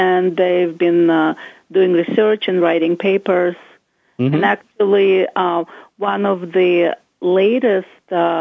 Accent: Russia; My both parents, you know, I'm from Russia, and my both parents were scientists, physicists.

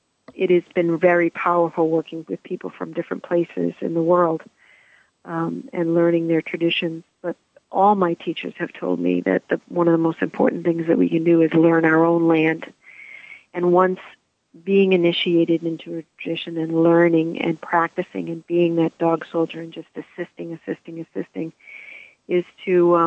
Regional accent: Braintree, Massachusetts, United States; I grew up in Braintree, Massachusetts, but that doesn't mean there's not wisdom keepers there that have tread that earth.

